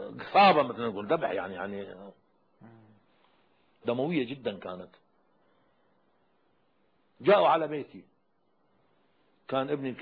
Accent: Iraq; اي وما كنت شيوعيا ولا كنت بعثيا عمري كله، انا عراقي ظليت عراقي.

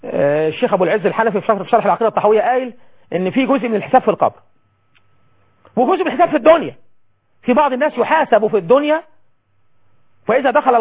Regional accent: Egypt; ولحد عندنا في مصر بالرغم من الكلام ده كله

